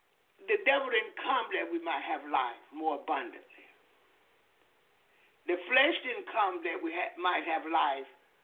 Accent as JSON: {"language": "English", "town": "Jacksonville", "region": "Florida", "country": "United States", "tie": "born or raised there", "said": "In my hometown, Jacksonville, Florida."}